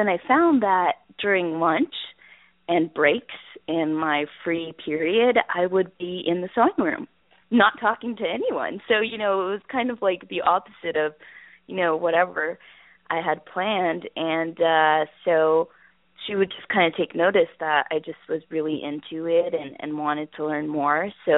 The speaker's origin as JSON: {"language": "English", "town": "Dallas", "region": "Texas", "country": "United States", "tie": "born or raised there", "said": "Growing up in Dallas, I attended all Catholic schools pretty much, except for, like, I switched off going to a public school in the midst of my high school years during my sophomore and junior year."}